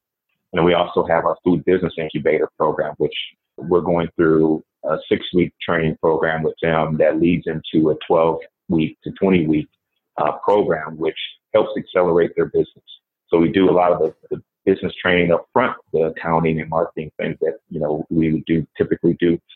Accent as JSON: {"language": "English", "town": "Minneapolis", "region": "Minnesota", "country": "United States", "said": "So I'm from this community. I'm from North Minneapolis."}